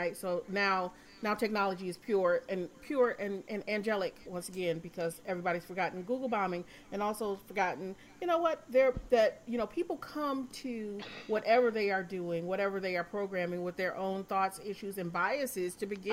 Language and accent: English; Michigan, United States; I'm from Michigan, so I completely understand.